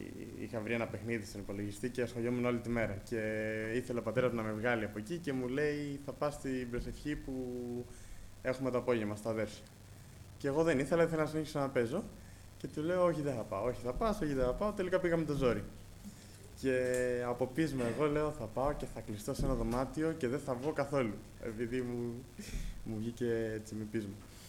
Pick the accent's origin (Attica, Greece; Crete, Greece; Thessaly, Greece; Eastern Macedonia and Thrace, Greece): Attica, Greece; Artemida; also born or lived in Athens; Έχω γεννηθεί στην Αθήνα. Ευχαριστώ τον Κύριο γιατί γεννήθηκα από πιστούς γονείς. Από μικρό παιδί μεγάλωσα στην Εκκλησία, εκεί στην Αρτέμιδα.